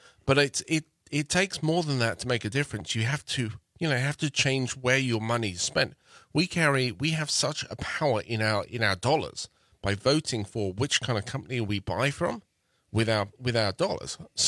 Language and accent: English; England, United Kingdom; Because I'm from England.